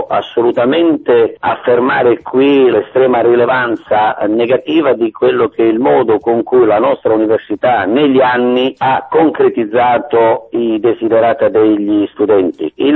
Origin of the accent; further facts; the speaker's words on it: Apulia, Italy; Io sono un pugliese